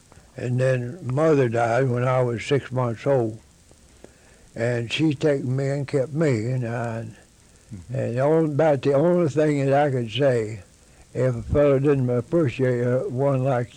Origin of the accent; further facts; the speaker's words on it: Scale, Kentucky, United States; born there; I was born in Scale, Kentucky.